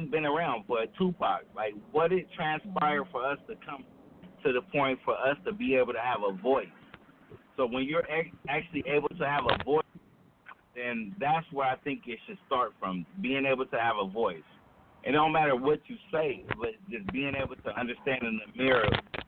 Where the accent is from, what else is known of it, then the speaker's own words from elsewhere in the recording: Los Angeles, California, United States; Like I'm from Crenshaw District.